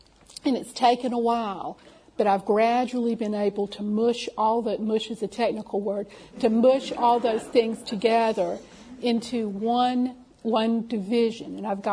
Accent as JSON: {"language": "English", "region": "South Carolina", "country": "United States", "said": "Well, I'm from South Carolina, and as opposed to most of the folks that you've just listened to, who are kind of looking at things from up here"}